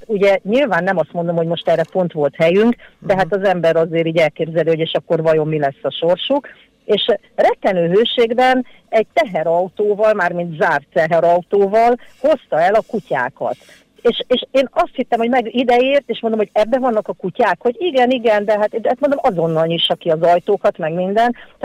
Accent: Kaposvár, Somogy, Hungary; born or raised there

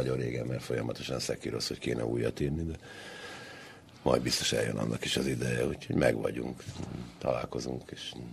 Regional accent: Budapest, Hungary; ugye Deák Bilgyulával mindketten Kőbányáról származunk

